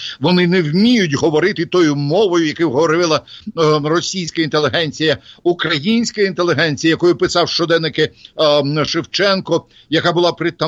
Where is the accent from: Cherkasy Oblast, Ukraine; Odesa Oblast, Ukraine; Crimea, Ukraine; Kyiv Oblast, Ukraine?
Odesa Oblast, Ukraine; Odesa; first language Russian; Ukrainian is a second language; я виріс в російськомовній родині в Одесі. Мій діду нащадок поляків і німців, моя бабця донська козачка, мамина мама, так, вона з Винничини